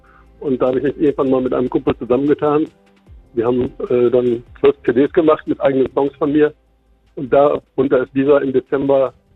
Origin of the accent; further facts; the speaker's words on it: Münster, North Rhine-Westphalia, Germany; Naja, fließend nicht unbedingt, aber ich bin aufgewachsen in Pluggendorf.